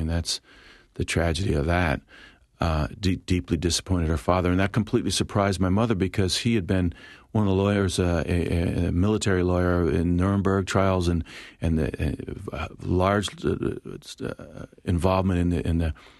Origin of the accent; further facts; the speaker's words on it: Philadelphia, Pennsylvania, United States; Well, I come from West Philadelphia, and, it's a rough and tumble neighborhood, and that I drew from.